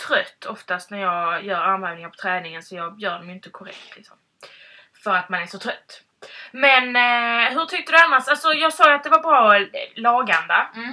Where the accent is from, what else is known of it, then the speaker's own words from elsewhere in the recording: Sweden; För att ofta som svensk, speciellt, vill man ju släta över och gå lite lugnt därifrån.